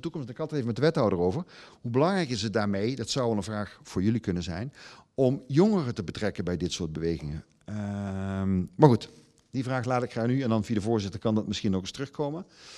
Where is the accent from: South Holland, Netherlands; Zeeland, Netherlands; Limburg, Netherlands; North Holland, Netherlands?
Limburg, Netherlands; Ik ben een rasechte Limburger, ik kom uit een iets ander gebied, maar rasechte Limburger.